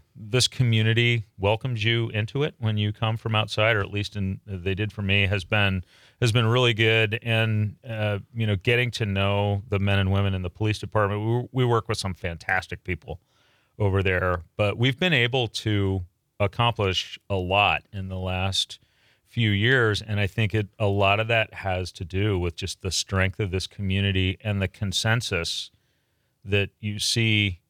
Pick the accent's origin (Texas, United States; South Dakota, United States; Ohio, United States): Ohio, United States; Columbus; I grew up in Columbus, Ohio. So this is a lot more like what I grew up